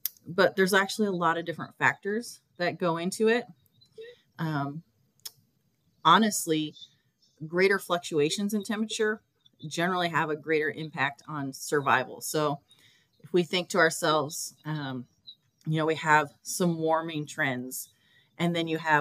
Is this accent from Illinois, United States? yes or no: yes; Illinois, United States; Yeah, I'm originally from Northwest Illinois. I am a U of I grad.